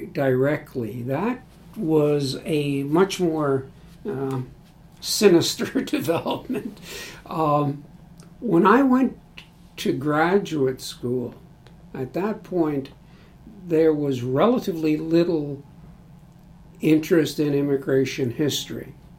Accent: New York, United States; I mean, growing up in New York, you were either naturally a Yankees fan, a Giants fan, or a Brooklyn Dodger fan

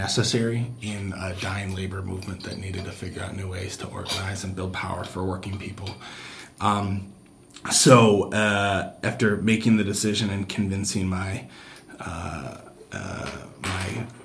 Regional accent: Neenah, Wisconsin, United States; So I grew up in Wisconsin, in northeast Wisconsin, in the city of Neenah.

